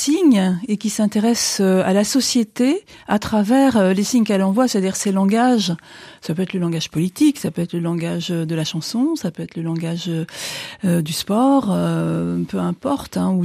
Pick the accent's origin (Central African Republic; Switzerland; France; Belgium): France; Southwest France; Je suis originaire du Sud-Ouest et dans cette zone, le viril est toujours avec mais correct.